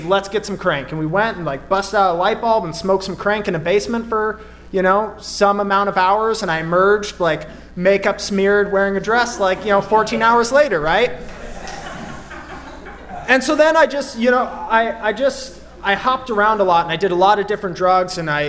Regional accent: Montana, United States; I grew up in Montana.

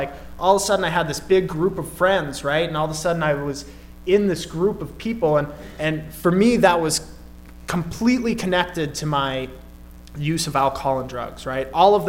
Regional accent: Montana, United States; I grew up in Montana.

